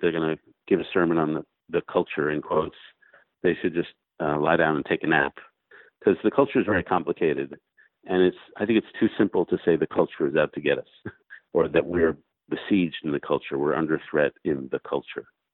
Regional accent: New York City, New York, United States; now in Washington, United States; I grew up in New York City and live in Washington.

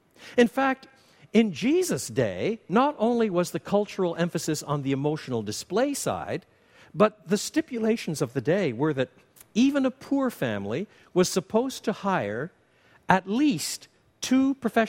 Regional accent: French Canada, Canada; Although I was brought up in French Canada, my parents were both born in the United Kingdom.

